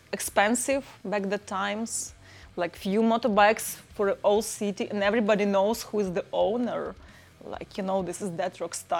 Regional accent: Chervonograd, Lviv Oblast, Ukraine; It's called Chervonograd.

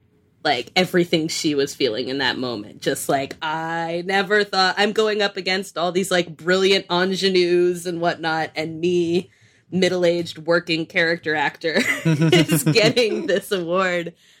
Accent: Massachusetts, United States; And I'm from Western Massachusetts.

